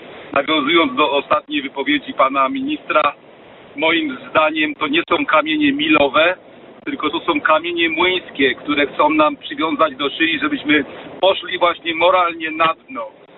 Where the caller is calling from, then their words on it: Zakopane, Lesser Poland, Poland; jestem z Zakopanego, a pracuję w Norwegii. Jestem kierowcą ciężarówki.